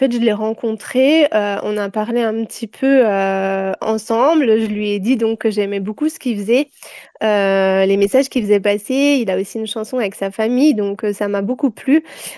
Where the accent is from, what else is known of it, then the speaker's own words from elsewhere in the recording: Germany; parce que j'ai grandi en Allemagne, il y avait déjà un spectacle qui était organisé.